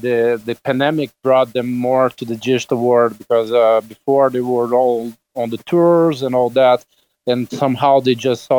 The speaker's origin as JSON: {"language": "English", "country": "Brazil", "second_language": "English", "said": "I'm from Brazil"}